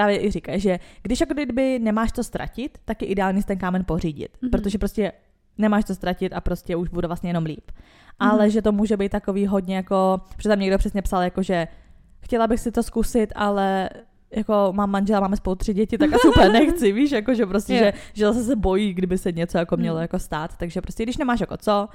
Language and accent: Czech; Israel; když jsem byla malá v Izraeli